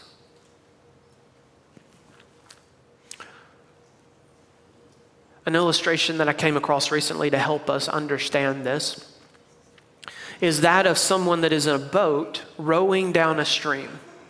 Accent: Mississippi, United States; I'm from Mississippi, so we got to make sure I'm reading it right.

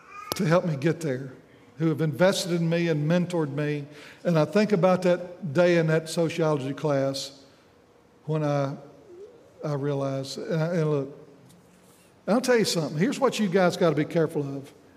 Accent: Meridian, Mississippi, United States; And I knew I was from the South Side in Meridian, and I'm looking around there

